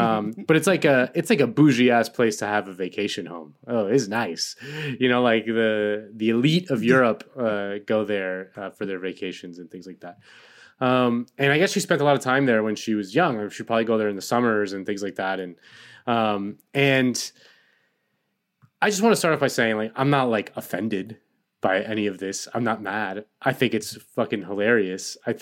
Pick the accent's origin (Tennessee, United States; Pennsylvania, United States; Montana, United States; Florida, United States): Florida, United States; Miami; born there; I'm from Spain. My family's from Spain. I was born in Miami, but all my family's from Spain. They still live there. My cousins, my uncles, my grandparents. I go there all the time. I've lived there for a little bit. I speak Spanish